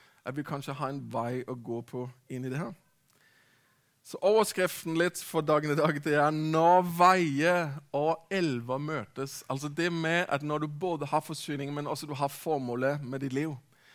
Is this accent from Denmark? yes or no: yes; Denmark; Norwegian is a second language; jeg snakker rart, så er det altså fordi jeg er dansk, og ikke kom bedre ut i det norske språket enda.